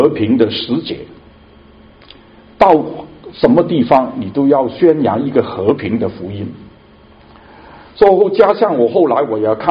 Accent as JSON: {"language": "Chinese", "country": "Hong Kong", "said": "我是从香港来的从中国来的"}